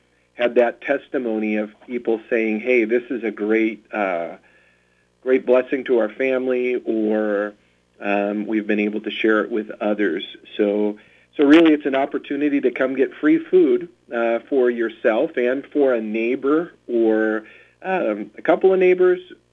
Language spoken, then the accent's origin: English; Wisconsin, United States; It's a good thing it has cheese in there, because, we're from Wisconsin.